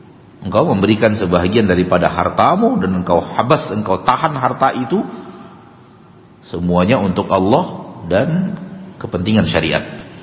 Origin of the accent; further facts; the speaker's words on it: Sumatra, Indonesia; dalam bahasa kita orang Sumatera, kali-kalinya hanya dunia